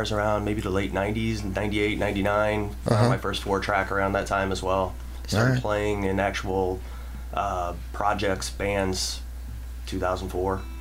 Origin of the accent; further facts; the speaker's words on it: St. Louis, Missouri, United States; now in Columbia, United States; from St. Louis, originally.